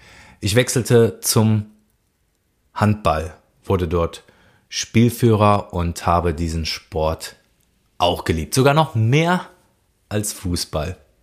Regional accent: Cologne, North Rhine-Westphalia, Germany; Und wenn du jetzt nicht gerade aus meiner Heimat kommst und das für dich sehr fremd klingt, dann möchte ich es dir gerne übersetzen. Es gibt so das Kölsche Grundgesetz

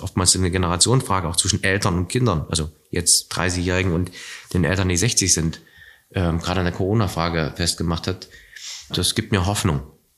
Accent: East Germany, Germany; meine Heimat DDR.

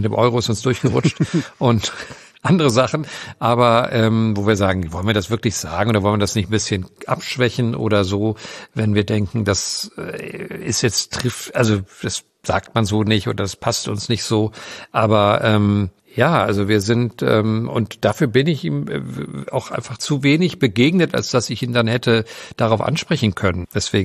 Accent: Northern Germany, Germany; Ich bin ja Norddeutscher.

